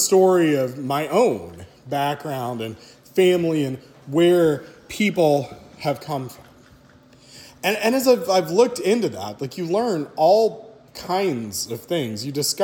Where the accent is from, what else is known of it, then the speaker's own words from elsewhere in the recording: Texas, United States; growing up in Southeast Texas.